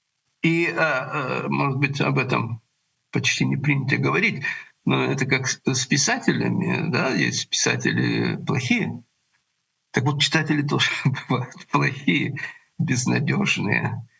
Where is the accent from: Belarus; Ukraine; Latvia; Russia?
Ukraine; Chernivtsi, Chernivtsi Oblast; Ну, я вырос в Черновцах. Я считаю, что черновцы — это дальнее Средиземноморье